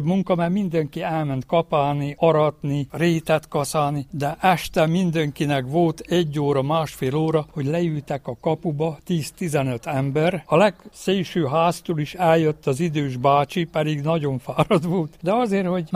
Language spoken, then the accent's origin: Hungarian; Markóc, Baranya, Hungary; Egész, itt is születtem.